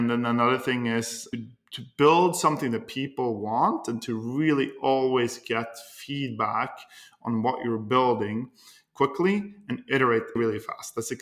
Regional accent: Norway; English is a second language; moved away as an adult; now in United States; So, I'm originally from Norway. And I came to the United States a little over 10 years ago as an exchange student, as I was pursuing my MBA.

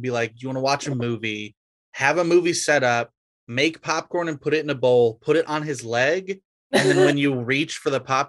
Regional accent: Georgia, United States; If you forget, I'm from Georgia.

